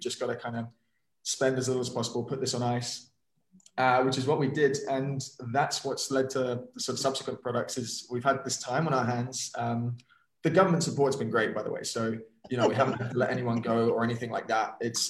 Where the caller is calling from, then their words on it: London, United Kingdom; I'm dialing in from London, which is why my hair looks the state it is.